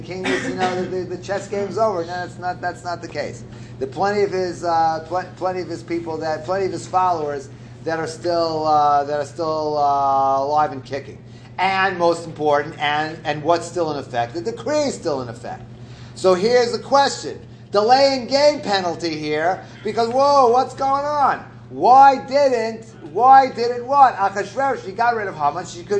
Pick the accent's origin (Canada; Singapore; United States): United States; Brooklyn, New York; I grew up in the house, I grew up in Brooklyn, we had a porch